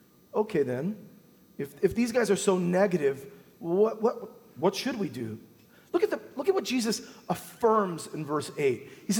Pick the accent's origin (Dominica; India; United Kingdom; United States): United States; Now, I'm not a communist. I'm not even a socialist. I'm American.